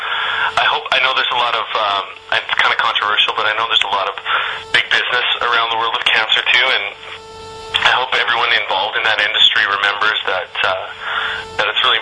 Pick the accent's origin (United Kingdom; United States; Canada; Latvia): Canada; we're all Canadian guys from all over the country